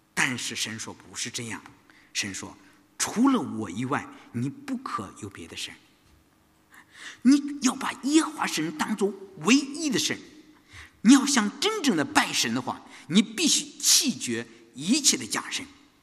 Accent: China; 我们出生在无神论的国家，我们接受的是无神论的教育，所以在三十岁之前，我根本心里是一个没有神的人

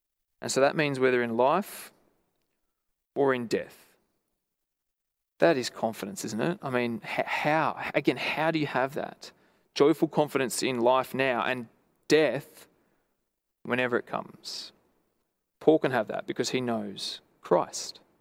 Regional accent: Lithgow, New South Wales, Australia; I grew up in Lithgow, as many of you know, and Lithgow's the hole the other side of the Blue Mountains.

